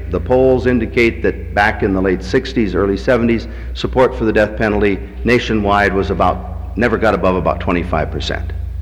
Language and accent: English; Iowa, United States; When I was growing up in Iowa in the 30s and 40s and 50s, Iowa occasionally would hang somebody in Fort Madison